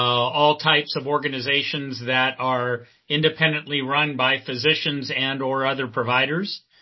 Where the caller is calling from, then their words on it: Mechanicsburg, Pennsylvania, United States; I am sitting in Mechanicsburg, Pennsylvania, just outside of the capital city of Harrisburg.